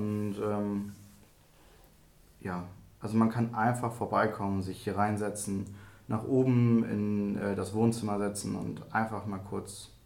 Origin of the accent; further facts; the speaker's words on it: Bunde, Lower Saxony, Germany; Also erstmal komme ich ja hier aus Bunde